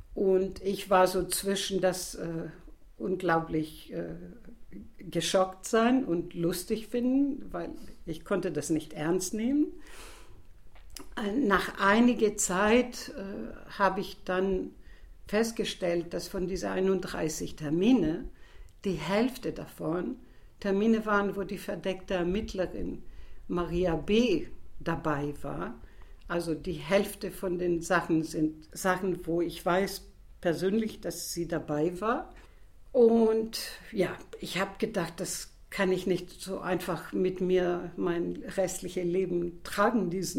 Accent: Greece; now in Hamburg, Germany; Ich bin Griechin und lebe in Hamburg seit 30 Jahren und hatte nie gedacht, mich einbürgern zu lassen.

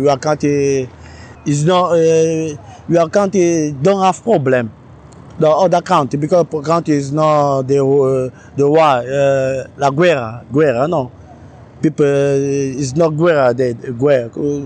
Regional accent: Cameroon; English is a second language; I'm from Cameroon.

